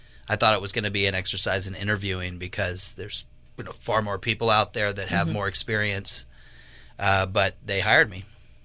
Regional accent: Santa Rosa, California, United States; Yeah, I am born and raised in Santa Rosa. I went to the Santa Rosa Junior College after high school

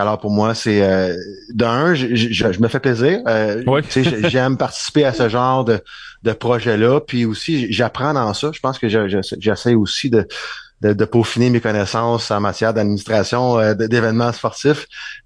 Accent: Quebec, Canada; je suis natif des Laurentides.

